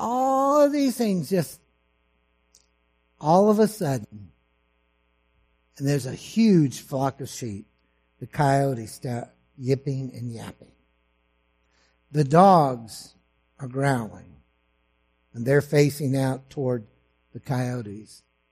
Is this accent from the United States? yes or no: yes; Texas, United States; so he went to my home state of Texas, out to West Texas